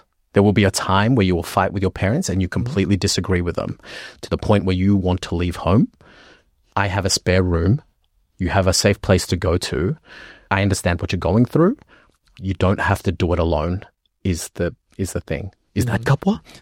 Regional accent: Australia; what that means for being a Filipino Australian is that me and my siblings, we rebelled quite early, right?

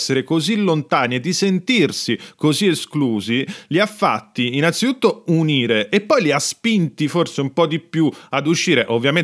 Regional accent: Rome, Lazio, Italy; born there; io sono romano di nascita

